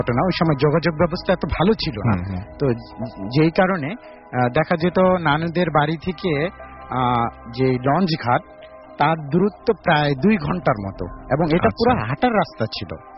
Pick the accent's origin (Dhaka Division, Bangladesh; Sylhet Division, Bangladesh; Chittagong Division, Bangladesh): Dhaka Division, Bangladesh; Mirpur; Paschim শাহরপাড়া, Mirpur.